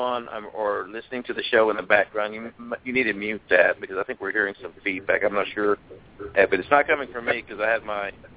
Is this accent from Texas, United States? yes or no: yes; Austin, Texas, United States; I am from Austin, or at least I've spent about 20 years of my life in Austin.